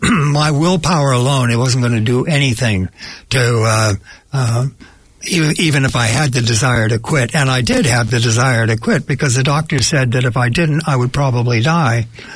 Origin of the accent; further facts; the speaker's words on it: San Francisco, California, United States; a master's degree when I went out into the business financial district of my hometown of San Francisco, California.